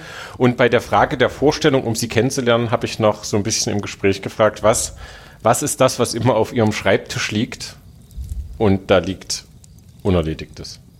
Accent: Saxony, Germany; ich komme aus der Sächsischen Schweiz.

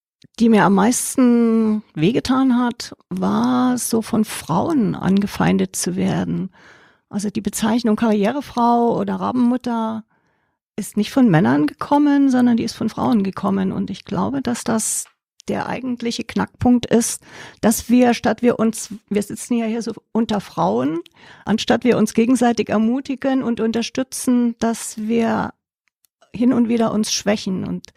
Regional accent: Germany; born there; moved away as an adult; geboren in der DDR vor 59 Jahren, Maschinenbaustudium, eines der MINT-Fächer, 2 Kinder, eines noch während dem Studium, Flucht aus der DDR kurz vor dem Mauerfall, Feststellung, ich kann im Allgäu mit 2 Kindern nicht arbeiten

